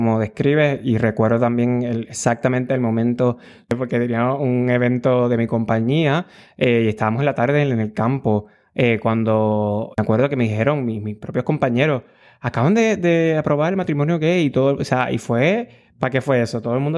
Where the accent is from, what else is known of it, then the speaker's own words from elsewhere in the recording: Puerto Rico; soy boricua, puertorriqueño, soy acuariano